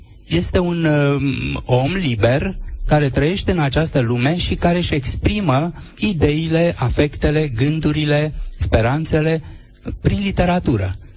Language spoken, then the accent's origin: Romanian; Romania; știind că sunt român